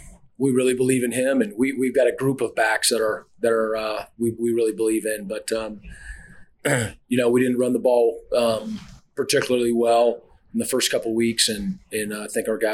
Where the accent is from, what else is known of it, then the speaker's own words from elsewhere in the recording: California, United States; also born or lived in Seattle; You know, coming out west. I'm from California and Seattle and all